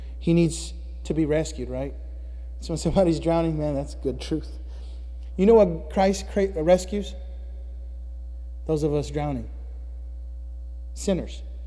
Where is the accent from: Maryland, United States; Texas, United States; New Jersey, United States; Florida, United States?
Texas, United States; Because I was from Texas. None of that matters. Because I'm an American.